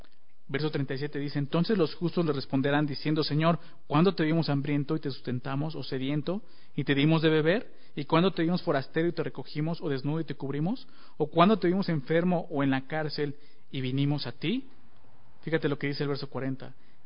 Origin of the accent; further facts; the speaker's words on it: Mexico; creo que somos mexicanos todos, pero algunos somos de aquí de Toluca, otros del DF, ¿no?